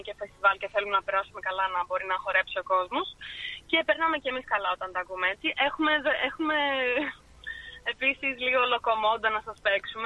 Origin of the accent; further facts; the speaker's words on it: Athens, Attica, Greece; Γιατί εγώ γεννήθηκα και μεγάλωσα στην Αθήνα.